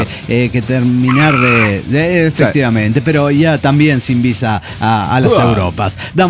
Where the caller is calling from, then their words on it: Mexico City, Mexico; Hola, ¿cómo están? … del Distrito Federal Mexicano.